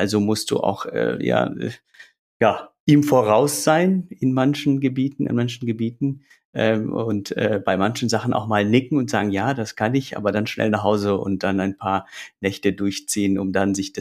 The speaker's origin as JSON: {"language": "German", "country": "Iraq", "lives_now": "Germany", "said": "habe ich einen Migrationshintergrund, komme aus dem Irak, bin Kurde"}